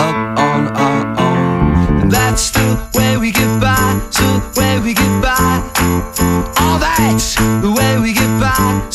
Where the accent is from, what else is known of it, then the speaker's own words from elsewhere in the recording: Medford, United States; Listen, I grew up in Medford. It's fine.